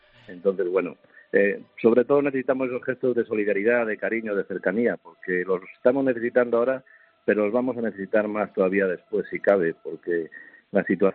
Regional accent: Greece; Spanish is a second language; now in Salamanca, Spain; Es que yo, como soy griego afincado en Salamanca, pues es otra pronunciación.

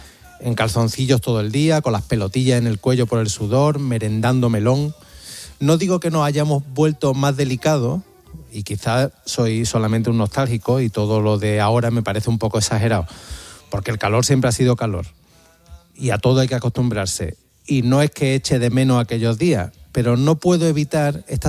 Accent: Córdoba, Andalusia, Spain; born there; Nací en Córdoba en 1980 en el barrio de Parque Figueroa.

